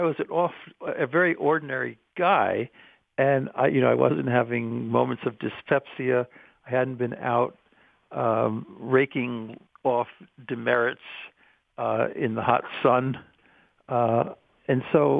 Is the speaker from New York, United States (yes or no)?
yes; New York, United States; When I was a boy, I grew up on Long Island, and I went away to a boarding school in Concord, New Hampshire.